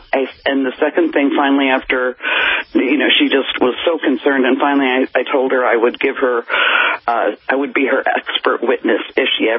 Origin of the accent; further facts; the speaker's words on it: New York, United States; moved away as an adult; I'm originally from New York. I moved west and finished my doctorate in natural medicine.